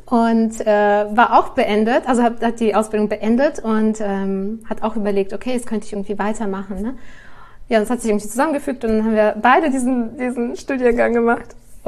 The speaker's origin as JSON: {"language": "German", "country": "Kazakhstan", "tie": "born or raised there", "said": "ich bin in Kasachstan geboren und habe da meine Kindheit verbracht. Und meine Mama hat russlandsdeutsche Wurzeln, mein Papa ist Russe"}